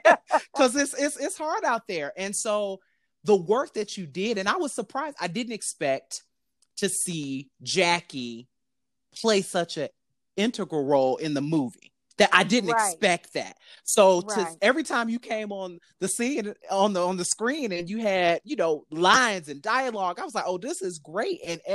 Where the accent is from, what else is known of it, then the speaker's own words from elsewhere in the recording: Detroit, Michigan, United States; Growing up in Detroit, I did not have the same knowledge or appreciation for … as other people. And call it maybe because I grew up Baptist.